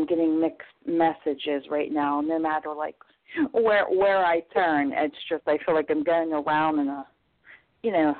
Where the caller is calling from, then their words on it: Pennsylvania, United States; I'm calling from Pennsylvania.